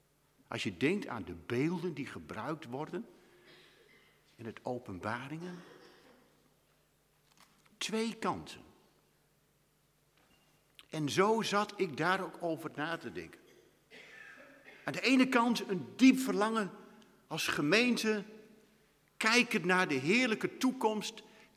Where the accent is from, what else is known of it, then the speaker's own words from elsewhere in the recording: Winschoten, Groningen, Netherlands; ik praat net over Winschoten, waar ik vandaan kom.